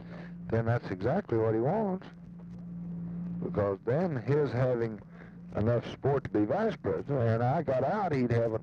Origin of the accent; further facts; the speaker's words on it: the South, United States; I'm a Southerner.